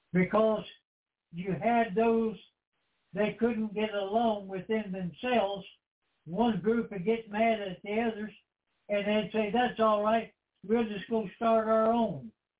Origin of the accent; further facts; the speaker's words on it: Kentucky, United States; And within the place that I grew up here in Meade County of Kentucky, we only had three churches, really.